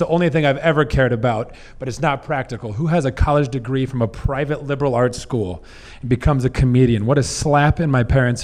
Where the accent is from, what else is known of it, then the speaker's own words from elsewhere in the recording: Missouri, United States; I grew up in South Missouri in the Bible Belt